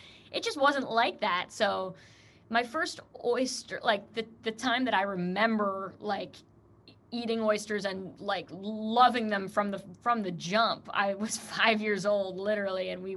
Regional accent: New York City, New York, United States; I was raised on the Upper West Side, and to go from the Upper West Side to take the pilgrimage down to Soho for dinner as like a little kid.

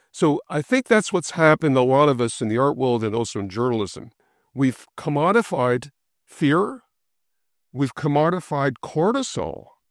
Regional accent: Sudbury, Ontario, Canada; where both you and I grew up in Northeastern Ontario. You being from North Bay, Claude, or the area, and me from Sudbury

